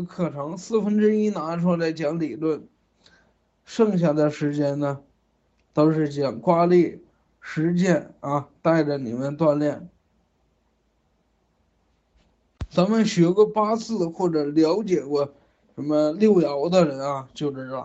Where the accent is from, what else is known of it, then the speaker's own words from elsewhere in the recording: Northeast China, China; accent: Northeastern; 我们东北话说，你算命是死来改啊